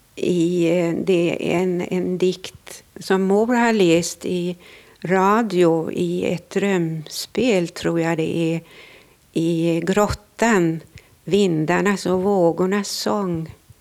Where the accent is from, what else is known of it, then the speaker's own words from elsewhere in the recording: Norway; now in Oslo, Norway; jag kom från Norge som flykting med mina bägge pojkar.